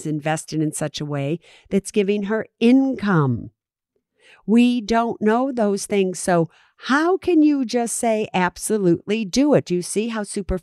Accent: San Francisco, California, United States; Oh, it's so hard, you know, because I'm from San Francisco.

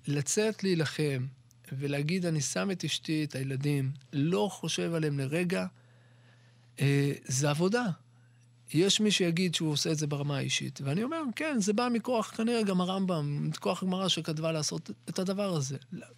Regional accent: Rosh Pina, Northern District, Israel; אני אישית גדלתי בראש פינה.

